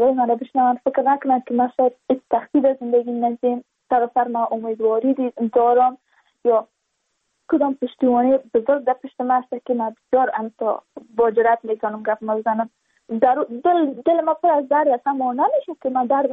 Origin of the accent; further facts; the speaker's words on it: Badakhshan, Afghanistan; چون ما از بدخشان هستیم